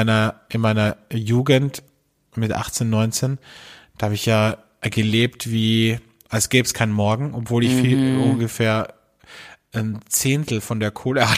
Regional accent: Carinthia, Austria; now in Vienna, Austria; als ich nach Wien gezogen bin, bin ich ja wirklich jedes Wochenende nach Kärnten in meine Heimat gefahren.

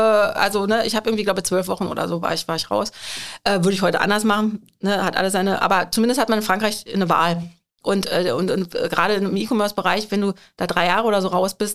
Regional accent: Northern Germany, Germany; Und mein Mann kommt aus Süddeutschland, ich komme aus dem Norden.

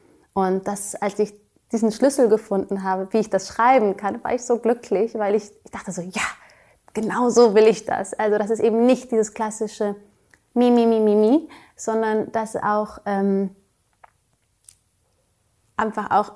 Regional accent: Germany; Wir, also ich bin in Deutschland, was Sali nicht, aber trotzdem, wir sind hier groß geworden.

